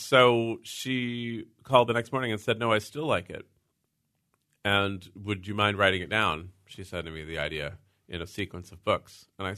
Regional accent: San Francisco, California, United States; So I'm from San Francisco, which has a nice foggy, oceanic gloom to it.

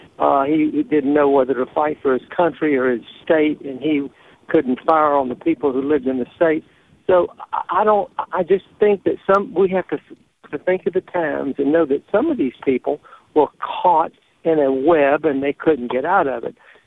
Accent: the South, United States; I'm a person who was born and raised in the South, but I don't like people displaying the Confederate flag

